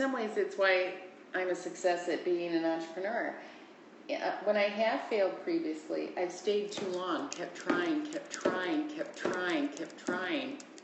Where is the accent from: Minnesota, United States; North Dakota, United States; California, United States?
Minnesota, United States; They just don't. Maybe that's because we're from Minnesota.